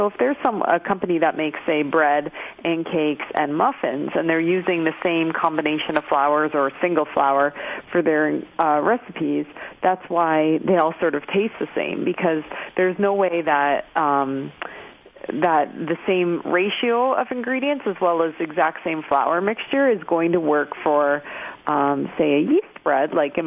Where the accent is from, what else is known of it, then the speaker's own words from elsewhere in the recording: Canada; And, I mean, as a Canadian, sometimes it's hard for me to make recommendations